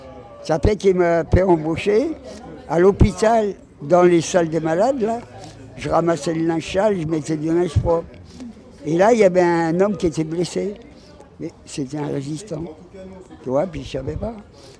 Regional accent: France; Mais il dit, vous êtes français ? Ben, je dis, oui, on est français.

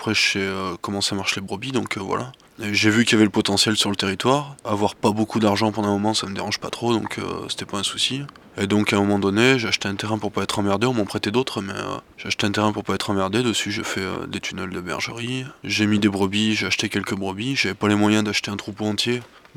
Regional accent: Auvergne-Rhône-Alpes, France; Je viens de la Drôme.

